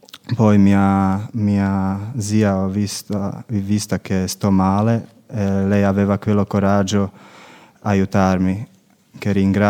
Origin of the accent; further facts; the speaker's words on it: Slovakia; Italian is a second language; vengo dalla Slovacchia.